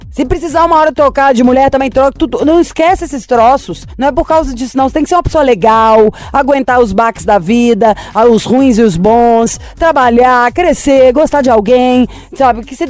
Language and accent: Portuguese; Belo Horizonte, Minas Gerais, Brazil; Eu falaria, sou de Belo Horizonte.